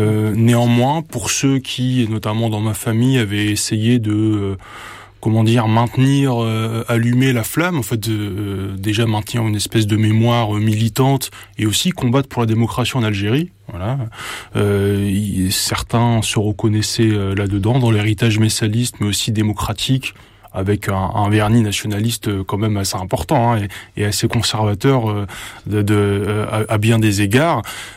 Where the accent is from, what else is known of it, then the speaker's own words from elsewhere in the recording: Valenciennes, Hauts-de-France, France; born there; Je suis né en 1982 à Valenciennes, dans le Nord, dans une famille ouvrière et qui avait aussi la particularité d'être originaire d'Algérie.